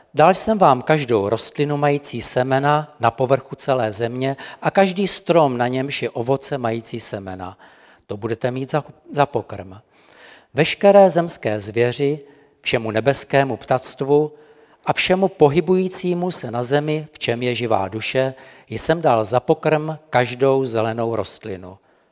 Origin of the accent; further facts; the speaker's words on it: Moravia, Czechia; když jsme hrdí na to, že jsme Češi, a já jsem Moravák mimochodem